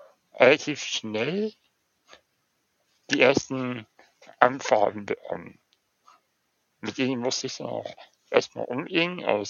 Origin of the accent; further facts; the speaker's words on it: Munich, Bavaria, Germany; ich bin in München geboren und lebe auch seitdem hier in der Weltstadt mit Herz, heißt es immer.